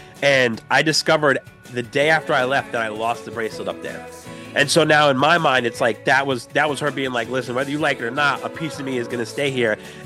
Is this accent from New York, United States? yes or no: yes; Kingston, New York, United States; I am from Kingston, New York.